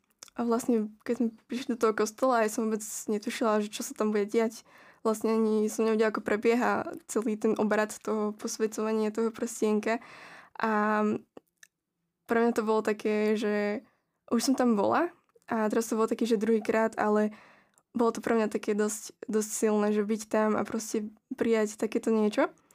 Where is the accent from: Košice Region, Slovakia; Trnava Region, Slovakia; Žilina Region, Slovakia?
Žilina Region, Slovakia; keďže som až z Kysuc, tak sme dosť skoro ráno išli.